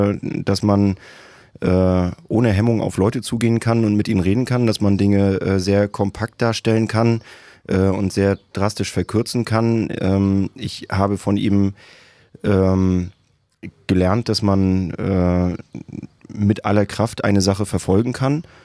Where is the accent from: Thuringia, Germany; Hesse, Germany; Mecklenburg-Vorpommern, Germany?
Mecklenburg-Vorpommern, Germany; Rostock; Ich bin Rostocker durch und durch. Ich bin hier geboren, groß geworden. Ich kenne diese Stadt aus dem FF.